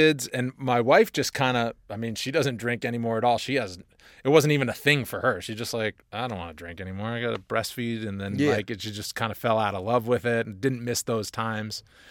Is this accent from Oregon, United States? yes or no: no; Boston, Massachusetts, United States; from the Boston area on St. Patri